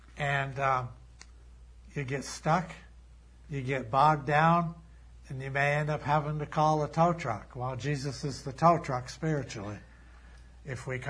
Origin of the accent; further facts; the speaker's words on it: Warren, Vermont, United States; also born or lived in Waitsfield; the quiet country life I grew up in Warren and Waitsfield, up near Waterbury. Just innocent, 18 years old.